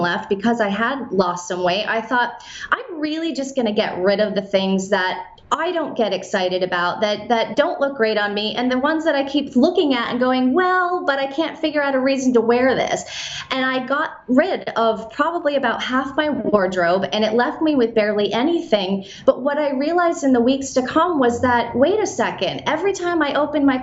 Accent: Vermont, United States; now in Brooklyn, United States; as you said, I live in Brooklyn now, but I grew up in Vermont.

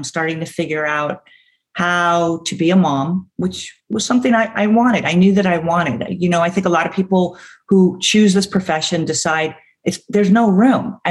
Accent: New York, United States; because, you know, growing up in New York, my parents were so great.

